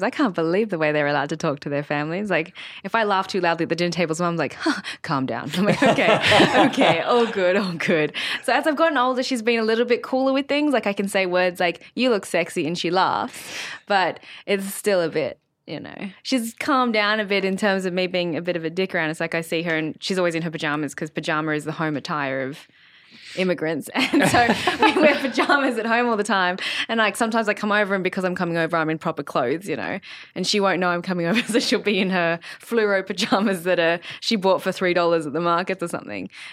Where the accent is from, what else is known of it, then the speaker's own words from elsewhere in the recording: Sydney, New South Wales, Australia; I grew up in Sydney with my family, as you do sometimes.